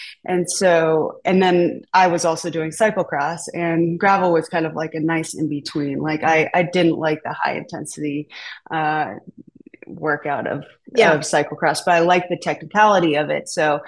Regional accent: Ohio, United States; also born or lived in Southern California; just like growing up in Southwest Ohio, like I never really thought there was anything out there, you know, interesting for me to experience. I had spent early childhood in Southern California.

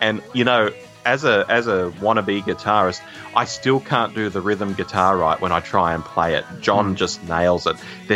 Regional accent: Australia; And as an Australian, every episode of Young Talent Time back in the 1980s used to close

